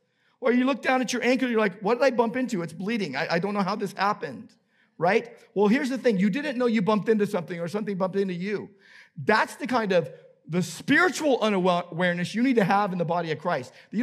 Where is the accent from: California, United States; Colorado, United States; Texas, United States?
California, United States; Downey; I remember as a kid growing up in Downey, California, my dad was a Los Angeles policeman